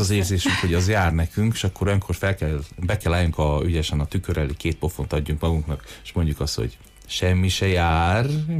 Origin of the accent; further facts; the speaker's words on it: Hungary; mert magyarok vagyunk, szeretünk siránkozni.